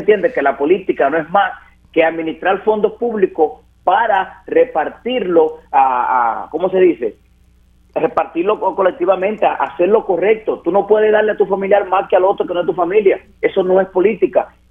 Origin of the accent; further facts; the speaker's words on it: Puerto Rico; moved away; cuando regreso, soy ya ciudadano americano, pero cuando regreso a Puerto Rico, lo único que hago es abrazar a la gente que me dio un cariño.